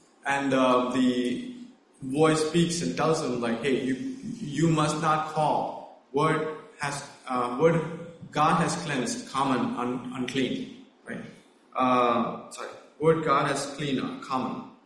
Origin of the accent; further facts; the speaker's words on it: India; I come from India